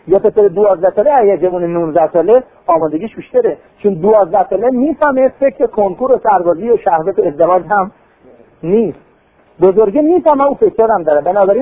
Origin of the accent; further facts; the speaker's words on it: Iran; تا فهمید ما ایرانی هستیم